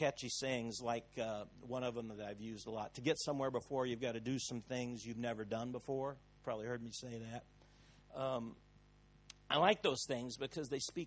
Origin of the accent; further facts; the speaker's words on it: United States; since I'm from America originally, I can talk about Barack Obama, the president of the United States.